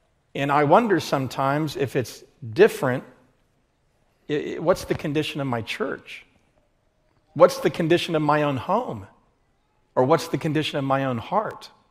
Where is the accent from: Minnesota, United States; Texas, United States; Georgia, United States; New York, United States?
Georgia, United States; Atlanta; I grew up in Atlanta, and I must confess to you that I was given permission to watch Saturday Night Live at a young age.